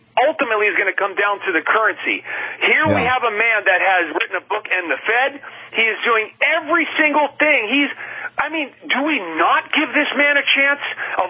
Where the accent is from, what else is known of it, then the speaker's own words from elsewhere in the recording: Panama; I grew up in the Canal Zone at the Panama Canal.